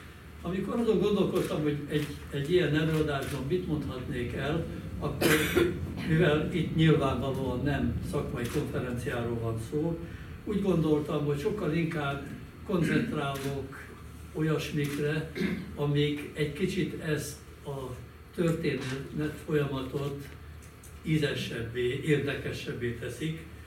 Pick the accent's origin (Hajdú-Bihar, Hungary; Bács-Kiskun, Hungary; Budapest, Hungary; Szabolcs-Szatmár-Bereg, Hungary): Budapest, Hungary; Már említődött, hogy iskoláimat különböző helyeken végeztem, én Csepelen nőttem föl.